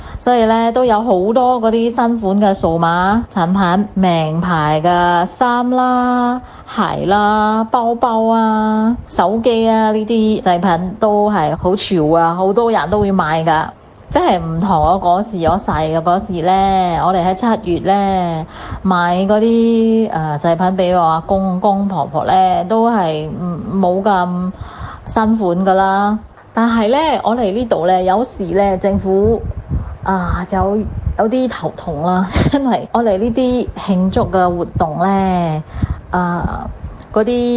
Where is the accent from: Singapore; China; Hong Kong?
Singapore; 我在香港的哥哥姐姐你们好，我是新加坡的